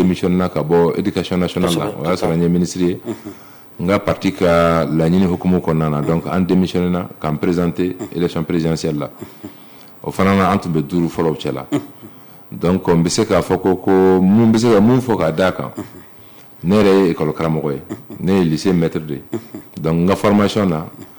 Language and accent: French; Mopti, Mali; donc je suis originaire de la région de Mopti et voilà.